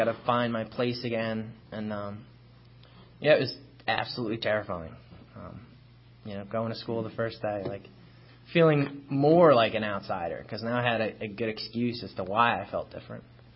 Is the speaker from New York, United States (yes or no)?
yes; Long Island, New York, United States; I grew up in Long Island, one of six kids.